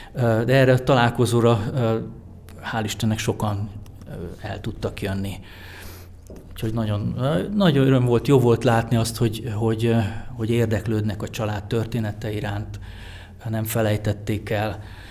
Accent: Budapest, Hungary; born there; én Budapesten születtem, az én nagyszüleim, ők párciumiak, tehát ott Nagybánya környéke, Sáros Magyar Berkesz, Szamoszcikó

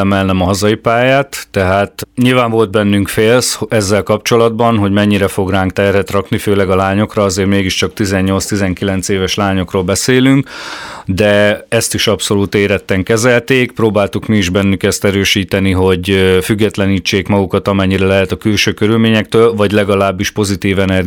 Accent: Miskolc, Borsod-Abaúj-Zemplén, Hungary; Az, hogy én miskolciként, ezt edzőként

